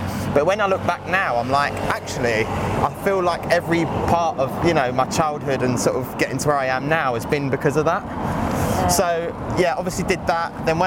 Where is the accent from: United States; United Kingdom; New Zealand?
United Kingdom; East of England; I grew up in Essex, so you had to have a car to travel.